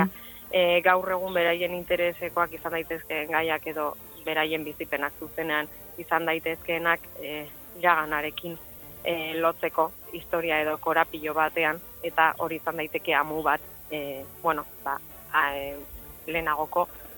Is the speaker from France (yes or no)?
no; Bilbao, Basque Country, Spain; ni bilbotarra naiz, eta hori Donostian gertatzen